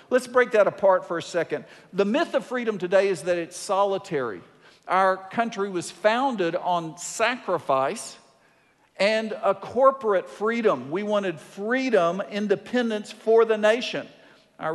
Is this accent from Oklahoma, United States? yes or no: yes; Bowlegs, Oklahoma, United States; I grew up in Bowlegs, Oklahoma. And there, Jeff Foxworthy's redneck jokes are culture.